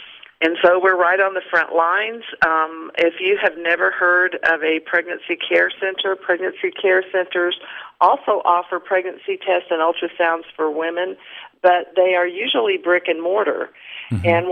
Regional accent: El Paso, Texas, United States; moved away as an adult; now in Montgomery, United States; Well, I am originally from El Paso, Texas. My husband and I moved to Montgomery, Alabama 30 years ago

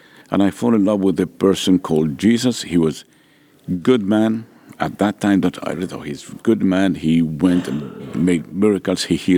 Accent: Abu Ghosh, Jerusalem District, Israel; moved away as an adult; now in Finland; I was born in a Muslim family. I was born in Abu Ghosh in a Muslim family. It's an Israeli Arab village, and I was growing up in a Muslim family. And I went to a Hebrew school

